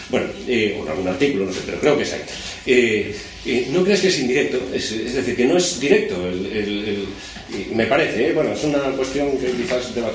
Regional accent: Spain; soy español

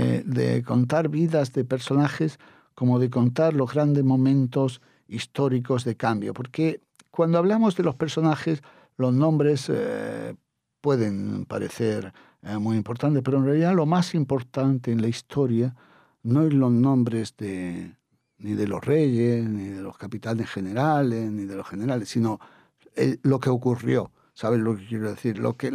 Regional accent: Spain; soy primero español. En segundo lugar, he vivido toda mi vida rodeado de España desde que era niño y estudiaba en un colegio español

